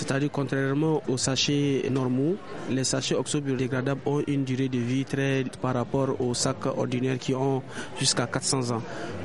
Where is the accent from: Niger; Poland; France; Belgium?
Niger; On est tous jeunes, nous sommes des Nigériens.